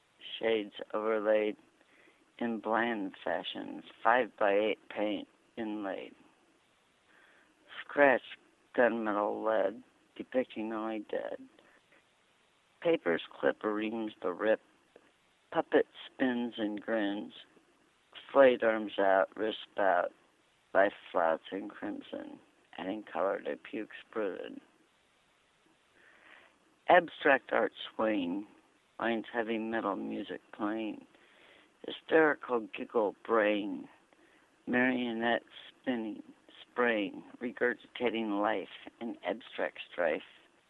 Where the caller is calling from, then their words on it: Illinois, United States; I am here, and you knew I was from Illinois without telling you.